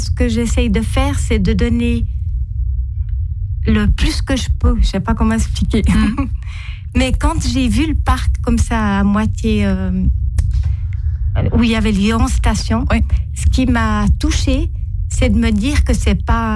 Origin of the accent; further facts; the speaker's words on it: Fribourg, Switzerland; Nos tout premiers clients, c'est des Fribourgeois, parce qu'on est Fribourgeois.